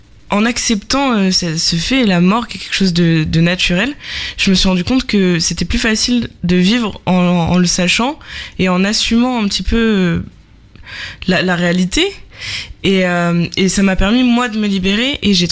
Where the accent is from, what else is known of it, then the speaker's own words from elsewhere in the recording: Le Havre, Normandy, France; j'ai 19 ans. Je viens du Havre, donc j'habite en centre-ville. Actuellement, je suis étudiante en deuxième année de chimie à la fac du Havre.